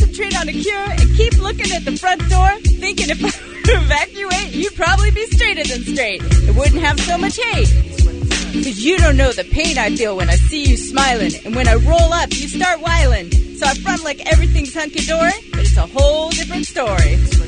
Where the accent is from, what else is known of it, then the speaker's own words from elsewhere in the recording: Inglewood, California, United States; I am so from Inglewood.